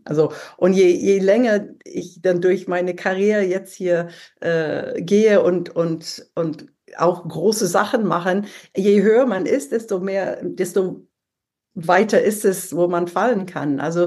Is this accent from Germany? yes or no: no; England, United Kingdom; German is a second language; Ich war Engländerin und ich wusste, dass da ein toller deutscher Mann da war